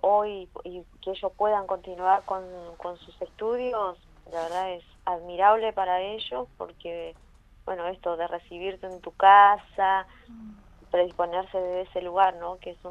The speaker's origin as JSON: {"language": "Spanish", "town": "Anecón Grande", "region": "Río Negro", "country": "Argentina", "said": "Yo soy de Necón Grande"}